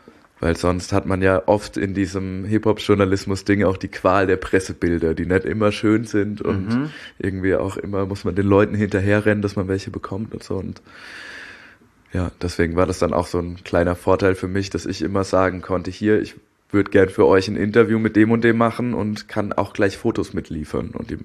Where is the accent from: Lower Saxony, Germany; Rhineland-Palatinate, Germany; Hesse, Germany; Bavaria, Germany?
Hesse, Germany; Darmstadt; Genau, in Darmstadt bzw. Griesheim bei Darmstadt, nicht Frankfurt-Griesheim. Verwechslungsgefahr. Ja, ich bin in der Nähe aufgewachsen